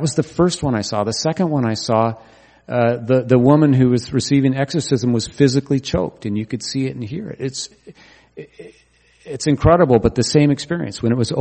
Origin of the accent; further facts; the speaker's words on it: Oregon, United States; I grew up in Oregon, and there's a little part of the culture there that's like that.